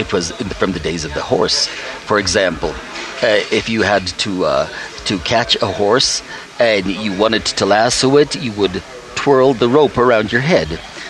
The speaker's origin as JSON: {"language": "English", "town": "Arroyo Seco", "region": "New Mexico", "country": "United States", "tie": "born or raised there", "said": "I grew up in Arroyo Seco, New Mexico, which is caught up, a little village between Taos and Taoski Valley."}